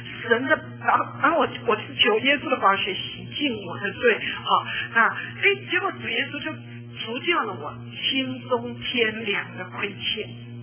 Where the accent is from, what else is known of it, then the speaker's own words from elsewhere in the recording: China; 你知道这个我就想到说，我们中国人哈，有很多父母爱孩子的方法